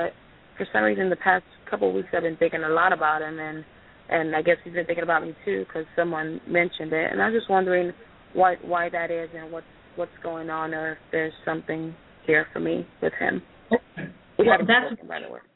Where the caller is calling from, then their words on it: the Carolinas, United States; Yes, I'm calling from the Carolinas.